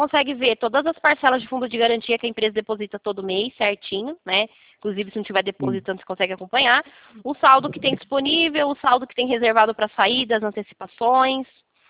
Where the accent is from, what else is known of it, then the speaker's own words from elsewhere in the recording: São Roque, São Paulo, Brazil; Sou daqui de São Paulo, cidade de São Roque.